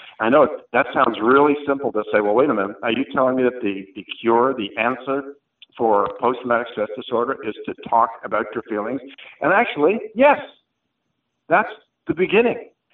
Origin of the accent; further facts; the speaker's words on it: Chicago, Illinois, United States; born there; after I moved back to the U.S., because I was born in Chicago